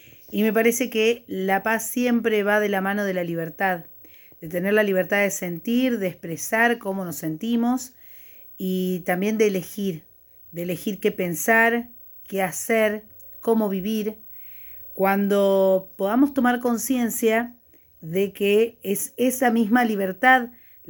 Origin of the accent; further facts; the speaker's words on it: General de Valle, Córdoba, Argentina; soy de General de Valle, provincia de Córdoba, República Argentina